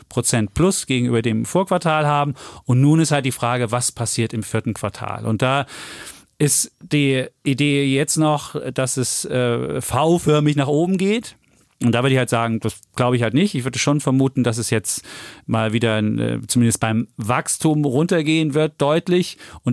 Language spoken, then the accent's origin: German; Leipzig, Saxony, Germany; Ich komme aus Sachsen, aus Leipzig.